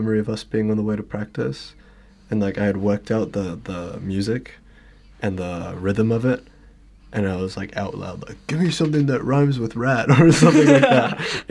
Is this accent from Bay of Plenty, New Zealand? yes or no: no; Remuera, Auckland, New Zealand; I grew up in Remmers, and like, people in Remmers have fucking big cars.